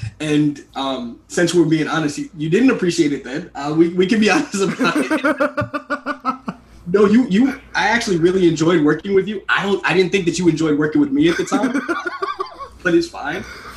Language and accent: English; Bronx, New York, United States; born and raised in the Bronx, and grew up in a single parent household.